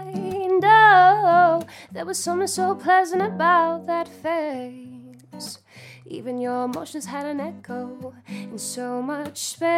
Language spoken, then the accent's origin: English; Midlands, United Kingdom; I come from the Midlands in the UK and I'm just visiting here.